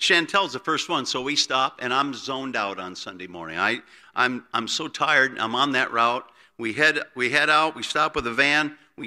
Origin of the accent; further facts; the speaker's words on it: South Bend, Indiana, United States; I grew up in South Bend, Indiana, Church of 1,000.